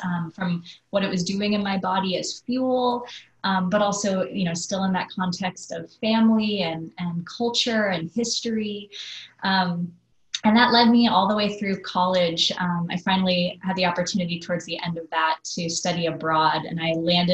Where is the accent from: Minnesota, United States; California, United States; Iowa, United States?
California, United States; I grew up in the Napa Valley, which, as many people would know, is, you know, an area that's known for wine and good food and, you know, beautiful produce living in Northern California.